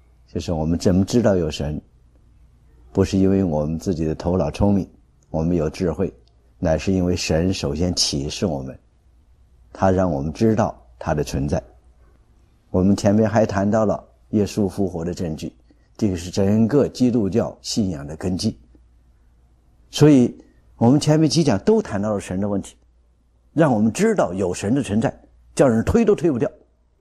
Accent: China

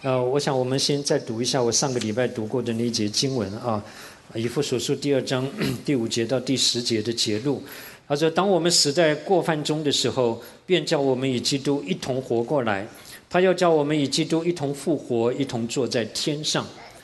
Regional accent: Taiwan; 我从小在台湾长大，台湾是多神的国家哈

